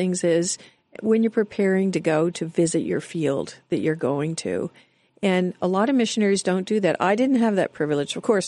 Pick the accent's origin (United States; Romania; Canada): Canada; I grew up in Canada.